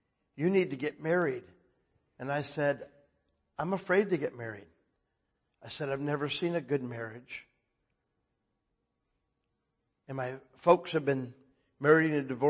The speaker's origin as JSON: {"language": "English", "region": "Florida", "country": "United States", "said": "And I was in Tennessee, and I was from Florida, and I met Sue, who was from Michigan, out in Phoenix."}